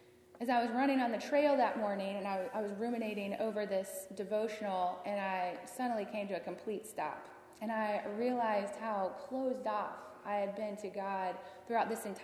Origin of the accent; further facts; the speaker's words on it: Virginia, United States; also born or lived in South; now in Western New York, United States; As many of you know, I am from Virginia, and I have lived my entire life in the South in much warmer climates than we experience here.